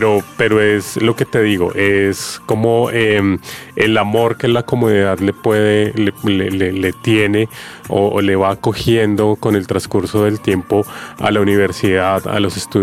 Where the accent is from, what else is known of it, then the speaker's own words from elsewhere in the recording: Bogotá, Colombia; Yo nací en Suba, he vivido toda mi vida en Suba, desde que Suba era, digamos que solo eran potreros, el hospital era de un solo piso